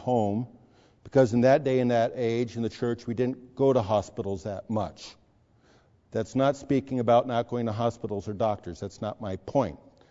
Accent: Pasadena, California, United States; I was a strapping young teenage boy growing up in Pasadena, enjoying school and playing lots of basketball.

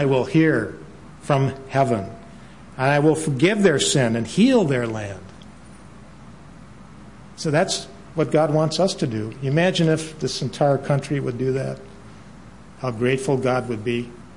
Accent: Milwaukee, Wisconsin, United States; I mean, I grew up in Milwaukee, Wisconsin, and I thought I knew stars, you know.

